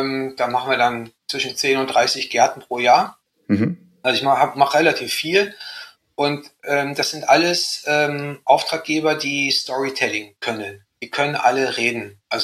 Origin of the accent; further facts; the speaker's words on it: Rhineland, Germany; also ich bin ja Rheinländer